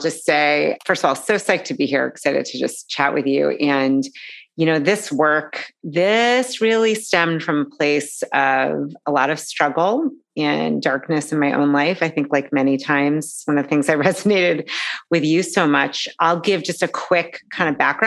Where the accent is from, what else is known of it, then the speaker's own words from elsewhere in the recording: Boston, Massachusetts, United States; I grew up in the Boston area.